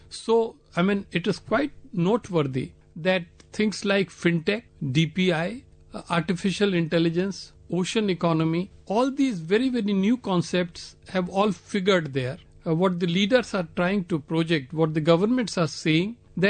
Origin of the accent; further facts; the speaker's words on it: India; because of the practical experience of living in India as an Indian citizen.